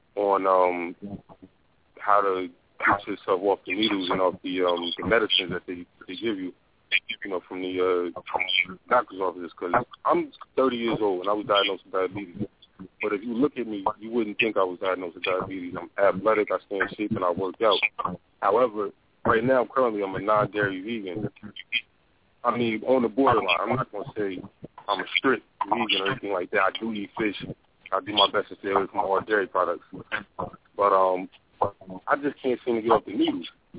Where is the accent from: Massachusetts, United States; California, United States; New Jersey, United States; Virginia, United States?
New Jersey, United States; I'm from New Jersey.